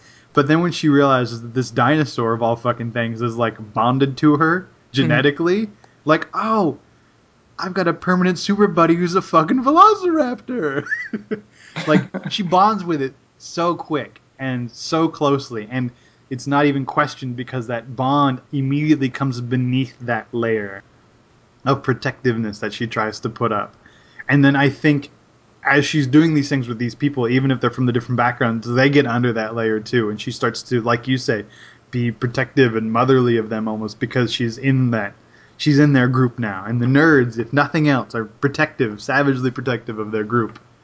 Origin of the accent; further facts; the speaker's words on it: California, United States; we're all that sort of, I don't know, that like airiness to us because we're from California.